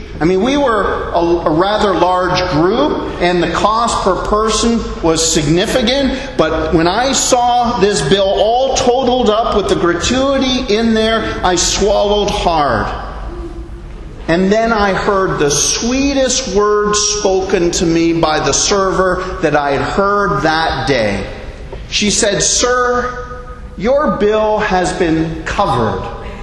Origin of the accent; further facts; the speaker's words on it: Canada; now in Bahamas; Well, as a Canadian who has lived in the Bahamas for almost 8 years